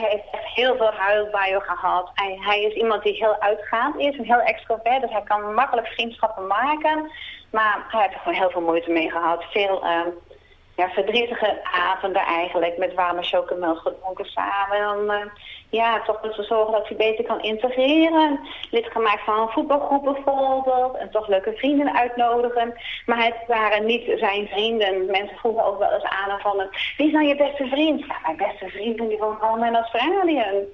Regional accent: Netherlands; ik wil terug naar mijn vaderland, en ik ben dan de Nederlandse.

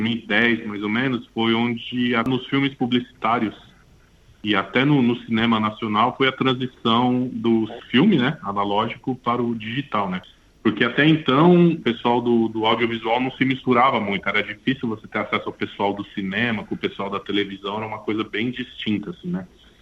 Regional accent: São Paulo, Brazil; moved away as an adult; now in Australia; Eu sou original, né, de São Paulo, no Brasil. Eu tenho 10 para 11 anos de Austrália. A primeira vez que eu vim para a Austrália foi em 2007 a 2009.

